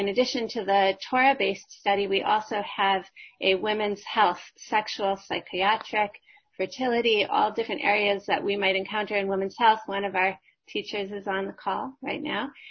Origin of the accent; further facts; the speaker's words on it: Minnesota, United States; now in Philadelphia, United States; I'm originally from Minnesota. And I live in Philadelphia, a few blocks away from Gevura